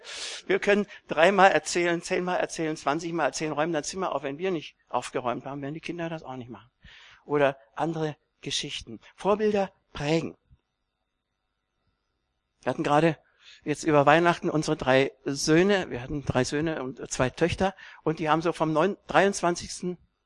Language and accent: German; Bayreuth, Bavaria, Germany; denn ich bin als Flüchtlingskind in Bayreuth aufgewachsen. Das ist ungefähr 60 Kilometer nördlich von Nürnberg.